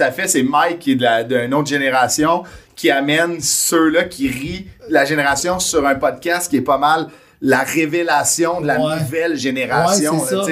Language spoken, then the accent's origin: French; Quebec, Canada; on vient de la Côte-Nord, là